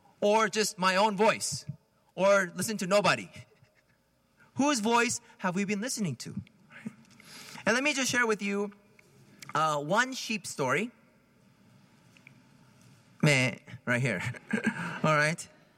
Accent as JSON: {"language": "English", "town": "Palo Alto", "region": "California", "country": "United States", "tie": "born or raised there", "said": "growing up in Palo Alto, and I don't know. It seems like everybody's spoiled up there"}